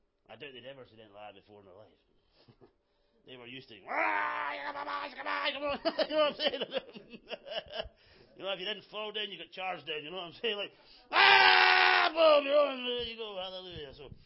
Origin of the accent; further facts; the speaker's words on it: Scotland, United Kingdom; accent: Scottish; Most of the people in the meeting couldn't understand me anyway because they couldn't understand my Scottish accent.